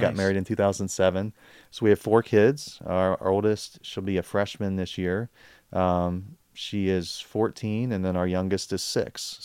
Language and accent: English; Cincinnati, Ohio, United States; Like Timmy said, we used to go to church together. I'm born and raised in Cincinnati, Ohio.